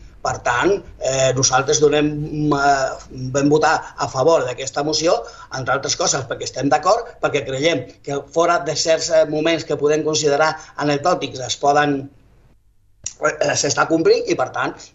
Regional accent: Granada, Andalusia, Spain; Jo sóc de Granada.

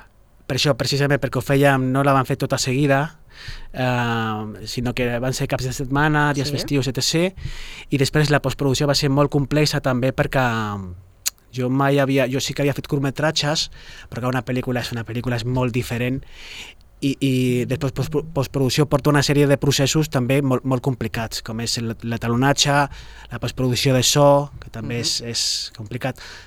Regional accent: Sabadell, Catalonia, Spain; jo soc d'aquí de Sabadell de tota la vida

